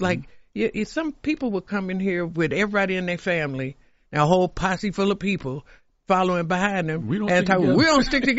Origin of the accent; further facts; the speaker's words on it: Chicago, Illinois, United States; And so I'm from Chicago.